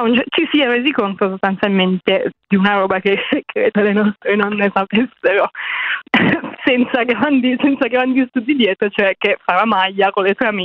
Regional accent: Pavia, Lombardy, Italy; nella mia città, io sono di Pavia

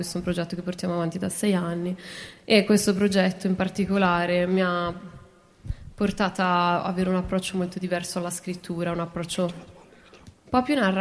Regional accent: Milan, Lombardy, Italy; noi siamo di Milano, tra l'altro, più o meno

